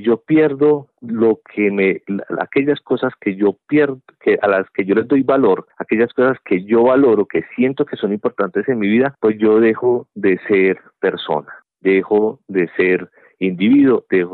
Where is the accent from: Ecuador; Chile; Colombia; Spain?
Colombia; Nosotros como colombianos